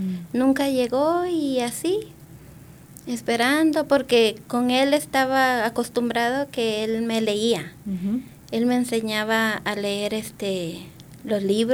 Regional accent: Las Pilas, Retalhuleu, Guatemala; Guatemala, Retauleu, ajá. Las Pilas, es un lugar como costa.

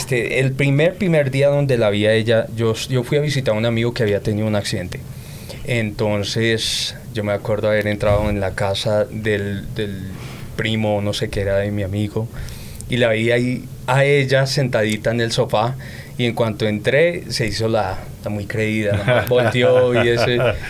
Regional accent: Denver, Colorado, United States; born there; accent: Colombian; yo soy nacido aquí en Colorado, Denver, Colorado, pero tengo mis papás. Mi mamá es del México DF y mi papá es de Colombia, Cali, Colombia.

